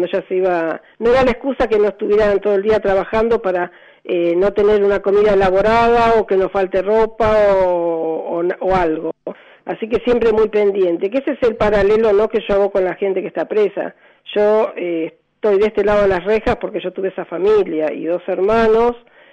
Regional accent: Buenos Aires Province, Argentina; yo nací en Capital, vivimos un año más o menos en Capital y después vinimos a vivir a Longyang, que pertenece a la diócesis de Lomas de Zamora

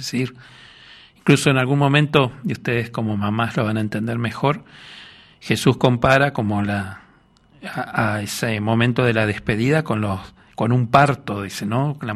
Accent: Corrientes, Argentina; yo soy correntino

